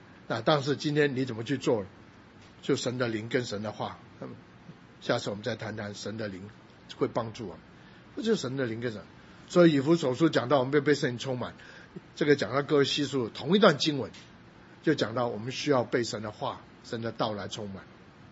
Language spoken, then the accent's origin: Chinese; Guangdong, China; 我们南方人，我们是广东人